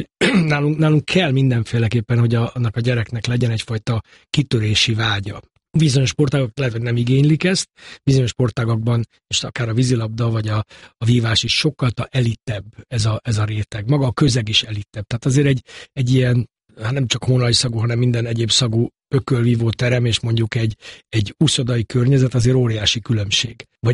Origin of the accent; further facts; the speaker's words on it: Budapest, Hungary; én a Pongrász telepen nőttem fel 14 éves koromig, és aztán elköltöztünk egy steril környezetbe, Rákoskeresztúrra